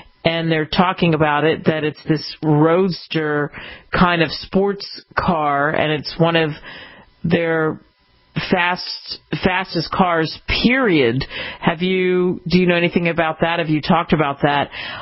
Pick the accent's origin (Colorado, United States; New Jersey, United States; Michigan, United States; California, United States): New Jersey, United States; I grew up really in New Jersey, outside of Philadelphia, just over the bridge.